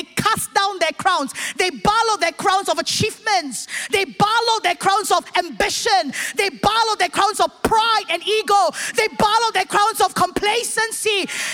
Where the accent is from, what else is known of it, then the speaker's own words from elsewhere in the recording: Singapore; it's one thing to hear from me as a Singaporean who was being sent out to the nations to church plant and do these things